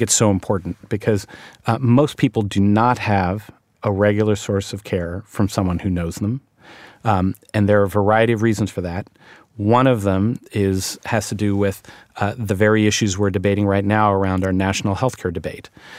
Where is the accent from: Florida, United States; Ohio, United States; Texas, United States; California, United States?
Ohio, United States; just talking to people back in my hometown in Ohio